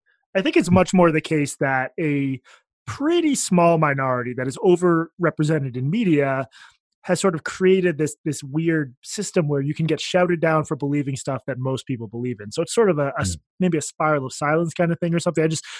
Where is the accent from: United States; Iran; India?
United States; Massachusetts; I'm from outside Boston. Yeah. Go Patriots. I know people want to hear that. So I grew up in the suburbs outside Boston.